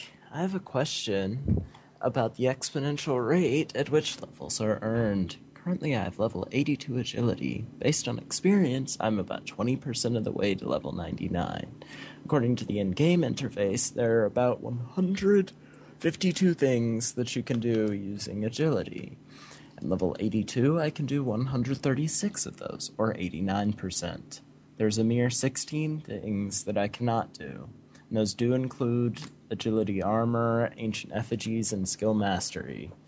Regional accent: the South, United States; Because I'm from the South, so.

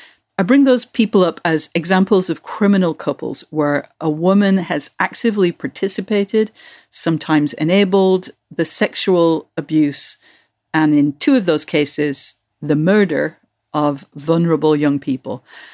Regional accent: United Kingdom; moved away; when I was growing up in Britain

